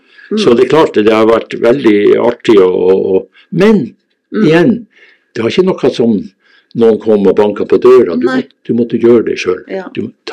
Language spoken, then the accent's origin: Norwegian; Troms, Norway; at jeg kom ifra Senja, den lille bygda